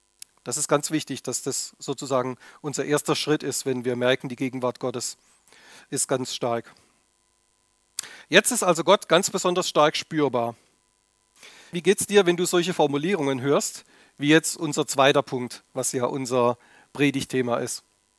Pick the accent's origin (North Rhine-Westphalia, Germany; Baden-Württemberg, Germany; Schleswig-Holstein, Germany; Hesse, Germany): Baden-Württemberg, Germany; Früher hat man im Schwabenland, wo ich herkomme, hat man eher gesagt, der Prokurist.